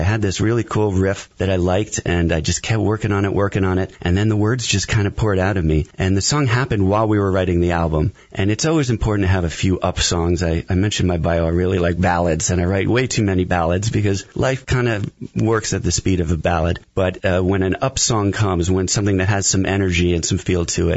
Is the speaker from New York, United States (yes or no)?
yes; New York, United States; I grew up in New York. My father was an amateur musician.